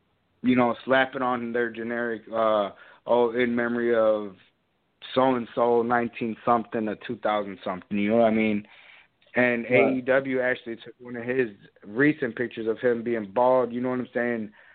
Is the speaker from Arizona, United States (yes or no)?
no; Detroit, Michigan, United States; and I'm from Detroit myself, you know what I'm saying.